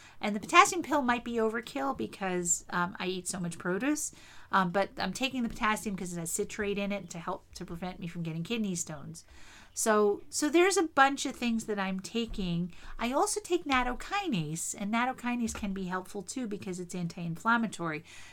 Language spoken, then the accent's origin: English; East Windsor, New Jersey, United States; I grew up on Hawthorn Lane in East Windsor, New Jersey.